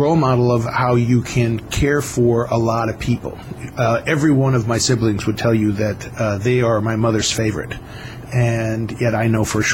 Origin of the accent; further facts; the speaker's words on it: Appleton, Wisconsin, United States; I grew up in Appleton, Wisconsin, a small town in the northern part of the state.